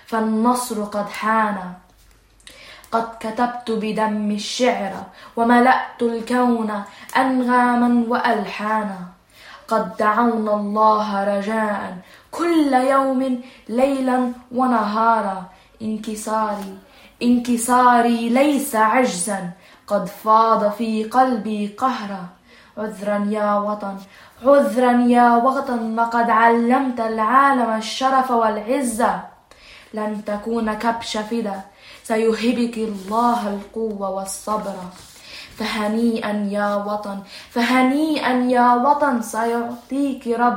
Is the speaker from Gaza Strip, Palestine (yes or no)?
yes; Gaza, Gaza Strip, Palestine; عمري 15 سنة، أنا فلسطينية من غزة وأدرس في مدرسة يونيتي جراما كوليج